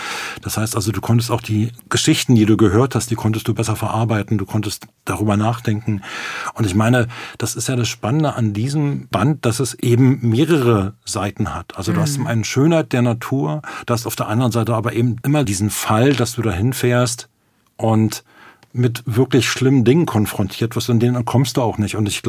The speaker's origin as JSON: {"language": "German", "region": "Berlin", "country": "Germany", "tie": "born or raised there", "said": "weil ich bin halt in Berlin aufgewachsen, die Mauer stand für mich halt in Berlin"}